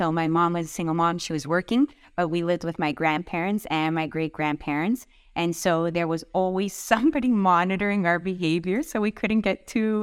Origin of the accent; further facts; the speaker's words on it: Vaughan, Ontario, Canada; I grew up in Vaughan. There was a ton of Italians there and still are.